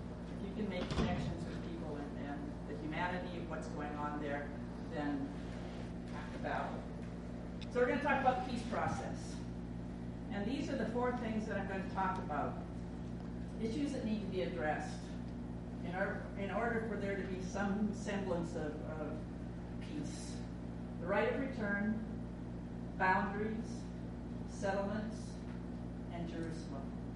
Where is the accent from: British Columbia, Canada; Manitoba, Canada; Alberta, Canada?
Alberta, Canada; I'm Canadian, and I'm known as a Canadian, but I could be known as an Albertan because I'm from Alberta. I've never called myself